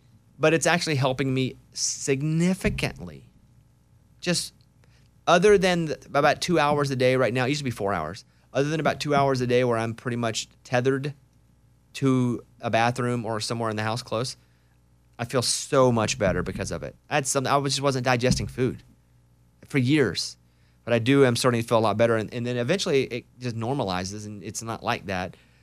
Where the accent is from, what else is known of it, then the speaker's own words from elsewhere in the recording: Arkansas, United States; now in Austin, United States; And also, I'm from Arkansas, and in Arkansas, we got beat up by Texas all the time.